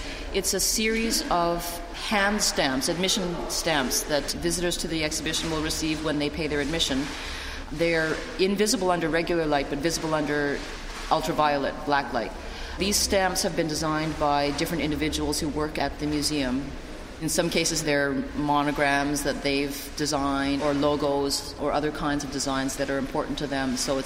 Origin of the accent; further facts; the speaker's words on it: Canada; I'm here from Canada.